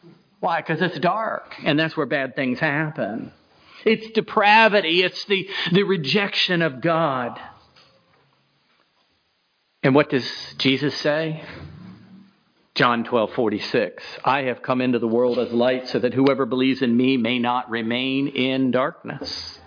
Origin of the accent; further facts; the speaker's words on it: Florida, United States; I grew up in Northwest Florida.